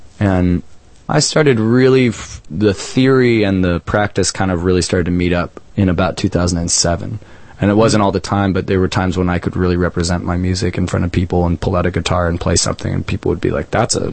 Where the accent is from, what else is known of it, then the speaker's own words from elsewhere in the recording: Austin, Texas, United States; Yeah, I grew up in Austin, Texas.